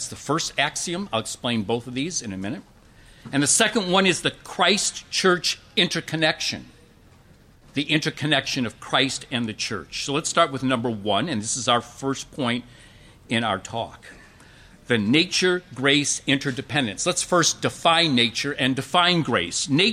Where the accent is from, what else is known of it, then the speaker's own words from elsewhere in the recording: Chicago, Illinois, United States; Born and raised in Chicago.